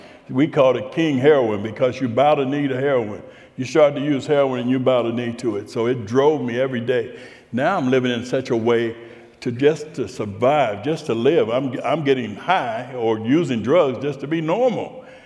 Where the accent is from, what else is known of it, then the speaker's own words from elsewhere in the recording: Youngstown, Ohio, United States; I got out and I went back to my hometown, Youngstown, Ohio